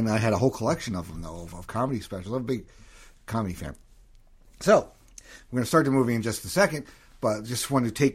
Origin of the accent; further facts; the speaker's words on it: New York City, New York, United States; You know, being a New Yorker, somewhat of a rival, but not really.